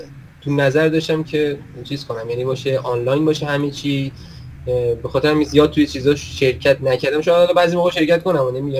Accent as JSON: {"language": "Persian", "country": "Iran", "said": "چون ما ایرانی هستیم."}